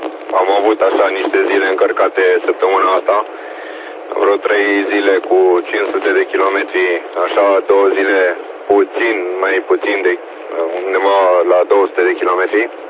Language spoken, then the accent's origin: Romanian; Timișoara, Timiș County, Romania; Eu sunt din Timișoara.